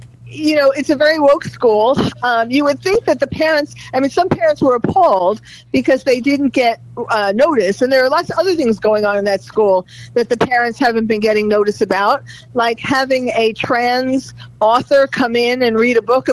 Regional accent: New York, United States; and I'm from New York originally, and that is a rather woke area.

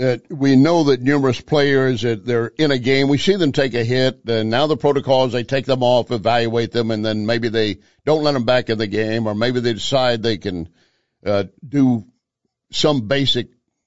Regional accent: Texas, United States; And I grew up in Texas, and that is a sport.

